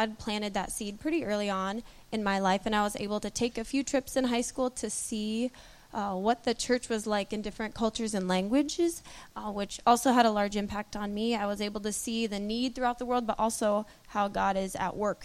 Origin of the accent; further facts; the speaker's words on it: Iowa, United States; I grew up here in Iowa, and I've always loved it.